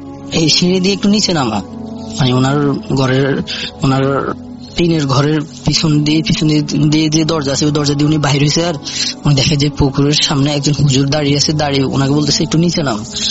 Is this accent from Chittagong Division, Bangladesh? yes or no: yes; Begumganj, Chittagong Division, Bangladesh; now in Riyadh, Saudi Arabia; রিয়াদ শহরের জেদিদ সানাইয়ার একটা জায়গা আছে, ওই জায়গা থেকে বলতেছি। আমার দেশের বাড়ি হচ্ছে আপনার নোয়াখালী, আর থানা হচ্ছে বেগমগঞ্জ।